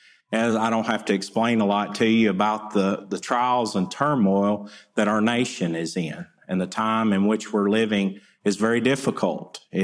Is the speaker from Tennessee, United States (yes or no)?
yes; Tennessee, United States; I grew up in Northwest Tennessee, and my father is a Cumberland Presbyterian minister, pastor.